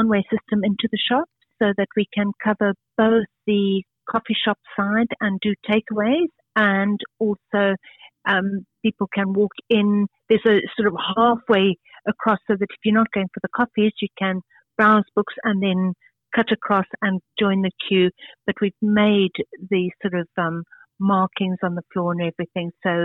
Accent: South Africa; moved away as an adult; because we came from South Africa 20 years ago.

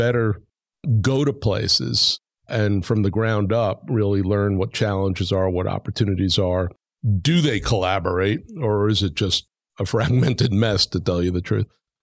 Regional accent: Brooklyn, New York, United States; born there; I was born in Brooklyn, New York, went to public high school.

